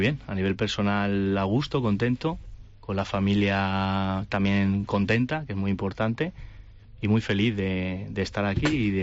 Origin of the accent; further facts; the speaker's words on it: Alicante, Valencian Community, Spain; yo que soy de allí de Alicante